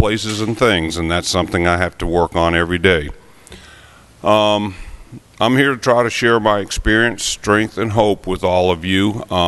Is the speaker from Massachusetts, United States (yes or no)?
yes; Massachusetts, United States; But I was born in New England. I lived in a small rural suburb of Boston.